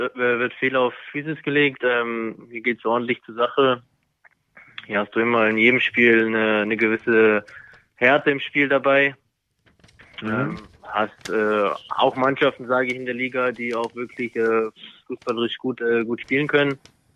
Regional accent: Kassel, Hesse, Germany; Als kleines Kind bin ich dann doch öfters mal mit der Familie hochgelaufen. Wie gesagt, ist meine Heimat, eine schöne Stadt Kassel.

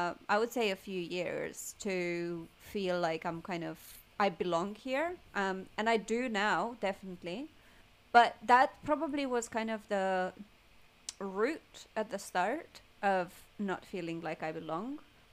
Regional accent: Romania; I remember just growing up in Romania

